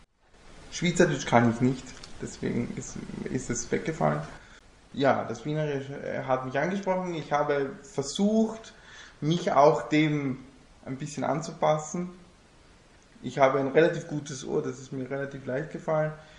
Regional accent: Rome, Lazio, Italy; German is a second language; Ich war 3 Jahre alt, wie ich angefangen habe, Deutsch zu sprechen. Und deswegen bin ich immer so zwischen zwei Identitäten gependelt, im Sinne von, bin ich jetzt Deutscher oder bin ich jetzt Italiener?

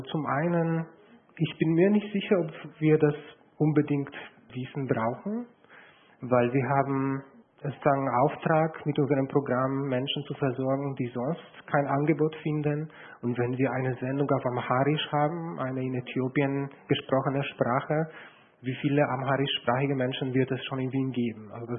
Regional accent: Poland; Also ich komme ursprünglich aus Polen, bin ich nach Polen zurückgekommen

